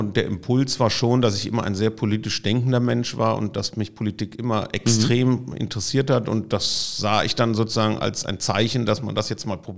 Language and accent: German; Cologne, North Rhine-Westphalia, Germany; Ja, also erstmal bin ich wirklich ein Urkölner, sozusagen geboren, aufgewachsen im Kölner Norden, in der Innenstadt groß geworden, mit Schule, FEG und Universität Köln, genau richtig Kölner Bildungskarriere.